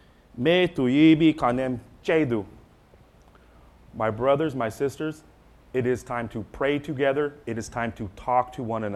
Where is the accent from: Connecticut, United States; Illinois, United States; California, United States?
California, United States; Santa Rosa; By the way, I grew up on Orchard Street, Santa Rosa High School. Go Panthers.